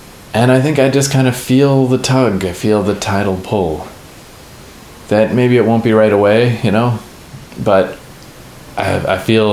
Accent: United States; But it was nice that there happened to be fireworks on Independence Day, because I'm from America.

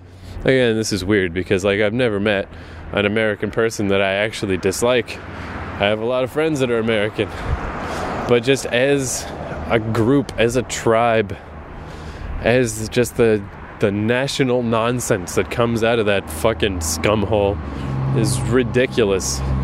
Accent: Canada; I'm gonna say I'm sorry because I'm Canadian.

